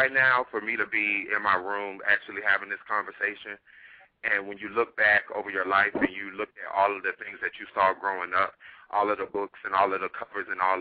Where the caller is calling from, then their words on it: Washington, District of Columbia, United States; Well, actually, I'm calling from Washington, D.C., but 813 is Tampa, Florida.